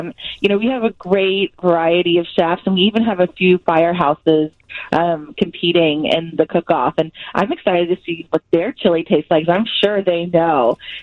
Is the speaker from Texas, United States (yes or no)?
yes; Texas, United States; Well, I'm originally from Texas, so I know a good thing about chili.